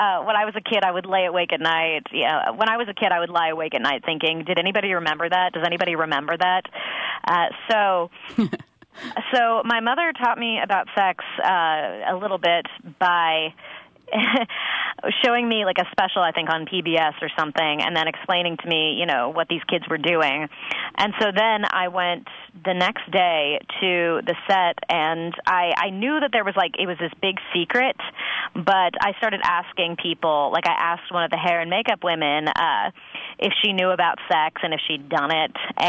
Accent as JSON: {"language": "English", "town": "Los Angeles", "region": "California", "country": "United States", "tie": "born or raised there", "said": "So it was kind of part of the culture of L.A. where I grew up in the Valley."}